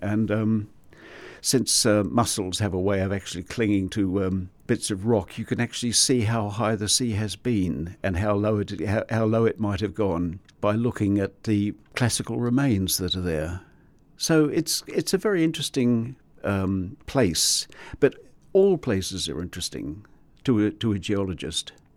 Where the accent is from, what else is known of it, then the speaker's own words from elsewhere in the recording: New Zealand; I mean, as a New Zealander, I've been through a few, but none of them are magnitude 8.